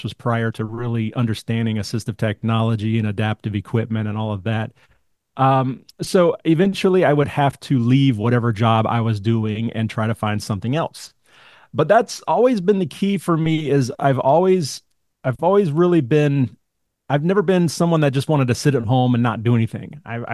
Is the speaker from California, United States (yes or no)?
no; Raleigh, North Carolina, United States; also born or lived in East Coast; I'm originally from North Carolina, grew up all up and down the East Coast, and went through public schools up until high school.